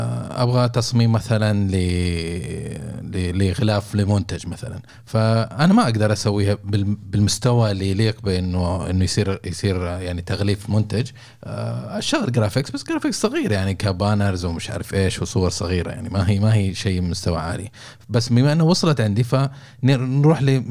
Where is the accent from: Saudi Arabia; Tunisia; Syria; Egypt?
Saudi Arabia; تعرف اللي دارج عندنا في السعودية